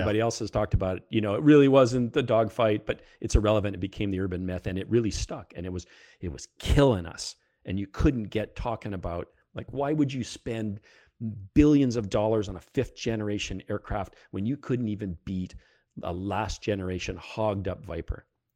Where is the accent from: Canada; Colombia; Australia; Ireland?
Canada; now in United States; moved back to Canada.